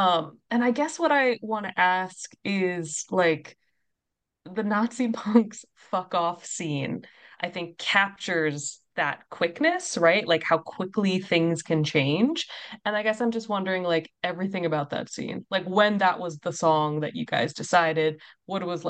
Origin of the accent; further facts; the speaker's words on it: Maryland, United States; growing up on the Maryland side of the DC, Maryland, Virginia triangle of the worst traffic you've ever experienced in your life